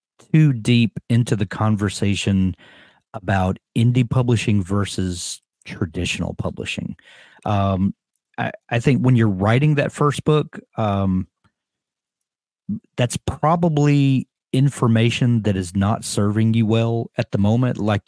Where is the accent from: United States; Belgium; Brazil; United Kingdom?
United States; the South; Doug's from Canada and I'm from the South.